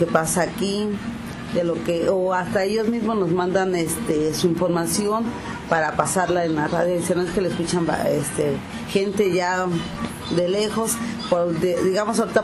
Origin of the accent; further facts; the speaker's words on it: San Pedro Tututepec, Oaxaca, Mexico; Y pues yo soy de aquí, de San Pedro Tututepec.